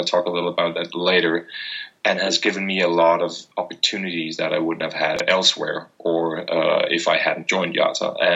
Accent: Capital Region of Denmark, Denmark; I come from Denmark. I grew up in a small town outside Copenhagen. I grew up in a forest, in fact.

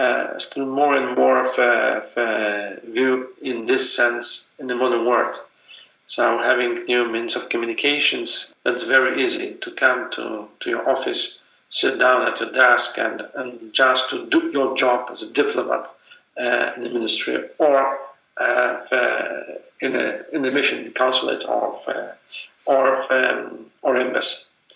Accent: Poland; not only of us, Polish, but also of our Ukrainian friends

